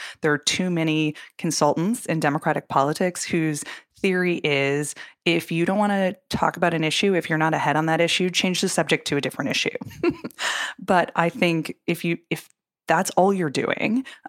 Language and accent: English; Minnesota, United States; even in Minneapolis, in my home state where George Floyd was murdered